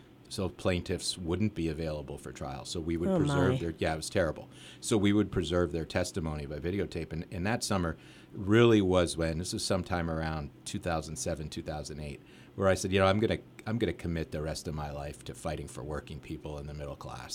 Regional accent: Weatherly, Pennsylvania, United States; So I grew up actually in Weatherly, Carbon County, a 1988 graduate of Weatherly High School.

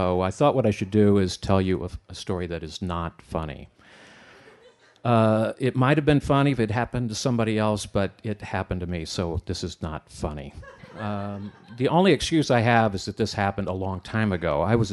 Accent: Midwest, United States; I'm a Flatlander. I grew up in the Midwest.

